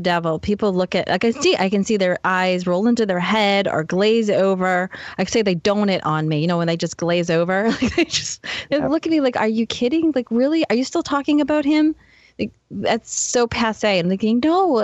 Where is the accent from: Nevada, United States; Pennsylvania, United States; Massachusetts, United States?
Massachusetts, United States; accent: Boston; Goodness gracious, I love my Boston accent.